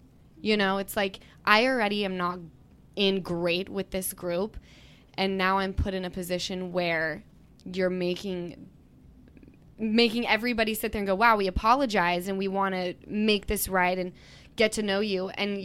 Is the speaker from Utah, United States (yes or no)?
yes; Utah, United States; I've really gotten to know Katie, and we're both from Utah. And Utah, we don't breed bad people.